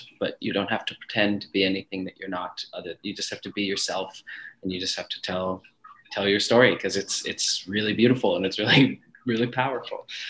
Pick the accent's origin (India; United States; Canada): Canada; Edmonton, Alberta; growing up in Edmonton and growing up off reserve and like growing up like in communities that are mostly white